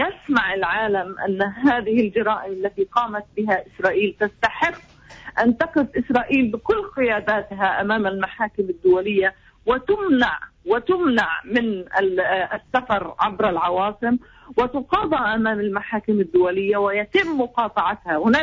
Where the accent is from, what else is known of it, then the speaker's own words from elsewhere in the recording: Palestine; ونحن كفلسطينيين صدقني أننا علينا أن نقابل العالم الصامت